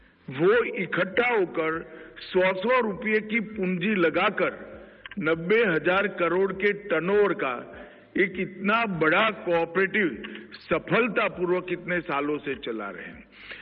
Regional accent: Gujarat, India; मैं तो गुजरात से आता हूं, बचपन में छोटा सा बच्चा था तब से डेयरी सेक्टर ने गांव के किसानों को

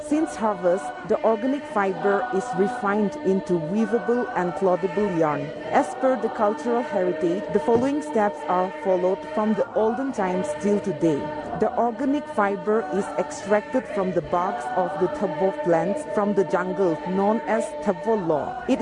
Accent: Zapami, Nagaland, India; I am from Zapami village.

